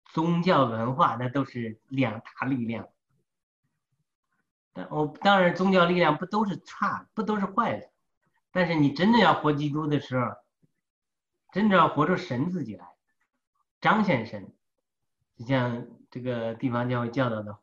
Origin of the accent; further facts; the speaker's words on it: China; 我都凭着我中国人、中国大陆人这个文化